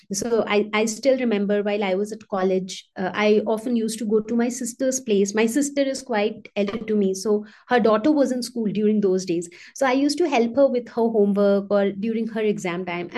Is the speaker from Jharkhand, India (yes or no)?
yes; Dhanbad, Jharkhand, India; class family, Bengali family. So I was the second girl child to my parents. And I was brought up in Dhanbad, which is in Jharkhand. So since my dad was an engineer who worked with BCCL, so I kind of spent my entire school days in Dhanbad.